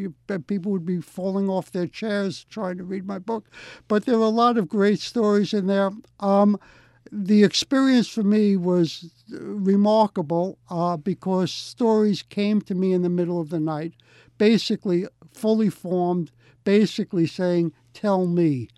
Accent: Brooklyn, New York, United States; And I'm from Brooklyn. There are a lot of poor people in Brooklyn and New York City, you see.

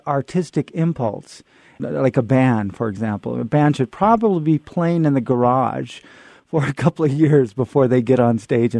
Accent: Fresno, California, United States; I am from Fresno, and Fresno is very similar to El Paso in many ways.

